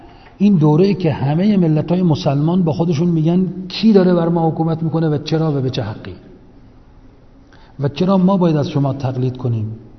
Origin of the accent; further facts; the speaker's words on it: Iran; گفت کجایی هستی، گفتم ایران.